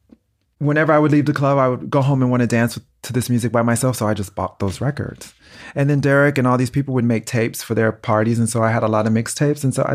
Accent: New York, United States; also born or lived in Chicago, United States; I always say I was born in Chicago, but grew up in New York. Because that's where I really became into myself.

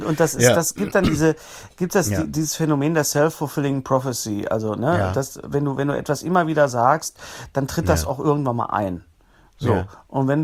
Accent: Bochum, North Rhine-Westphalia, Germany; born there; der Westfale, zu denen ich mich ja mehr zähle, ich bin ja gebürtiger Bochumer, meine Eltern waren Hessen, aber ich bin vom Chakra her bin ich doch Westfale.

